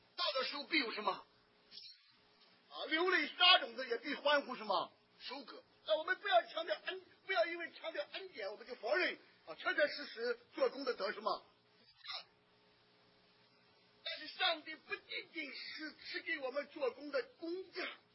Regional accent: China

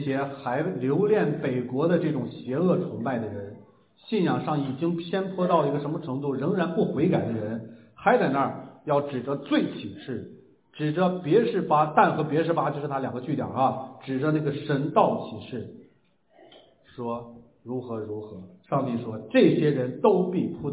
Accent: Shanxi, China; 尤其是华北黄河流域的人，我老家那一块的，那是最最苦难深重的一群人

